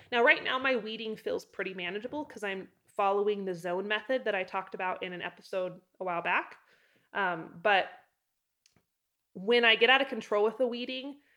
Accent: Moscow, Idaho, United States; And I am from Moscow, Idaho, originally, which is up in the panhandle. So I still love Idaho.

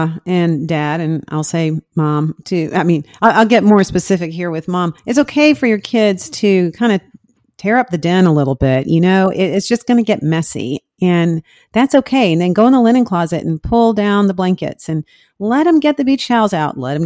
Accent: Florida, United States; I have this memory of growing up in Florida. So the weather was usually nice.

